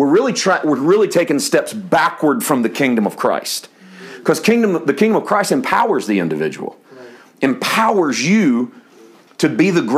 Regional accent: Midwest, United States; I was born and raised in the Midwest, Mid-South, and very religious part of the country.

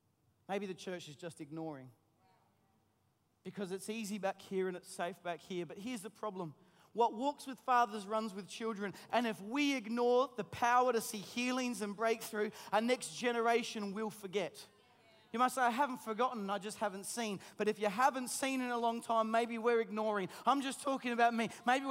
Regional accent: Australia; We're so Aussie, aren't we?

